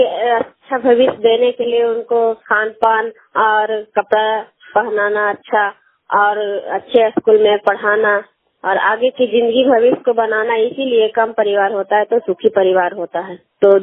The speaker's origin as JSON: {"language": "Hindi", "town": "Kaila", "region": "Bihar", "country": "India", "said": "मैं कैला गांव नगर नौसा प्रखंड नालंदा जिला की निवासी हूँ"}